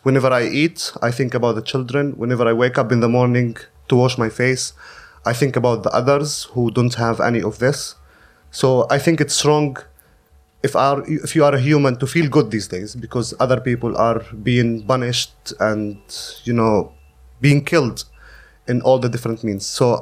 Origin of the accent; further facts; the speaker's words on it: Palestine; English is a second language; if I look back to my home country, and I live actually there all my life, these days are really tough for Palestinians.